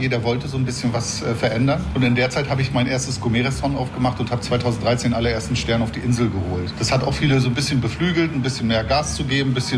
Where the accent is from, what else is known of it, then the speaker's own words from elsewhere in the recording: Mecklenburg-Vorpommern, Germany; ich bin ja selber Mecklenburger.